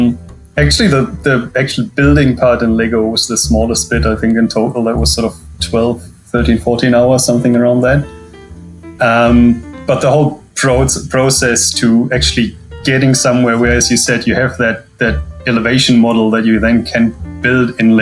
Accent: Germany; English is a second language; now in New Zealand; I'm living in New Zealand. I'm originally from Germany.

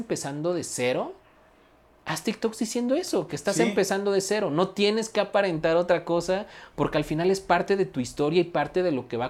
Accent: Coacalco, State of Mexico, Mexico; Sí, bueno, crecí en Coacalco, en el Estado de México.

